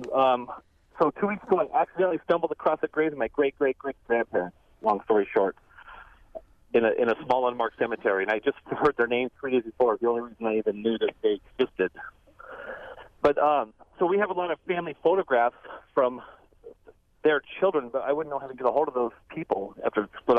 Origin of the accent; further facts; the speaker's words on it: California, United States; now in Wisconsin, United States; My story is I grew up in California, but I've been here 10 years in Wisconsin.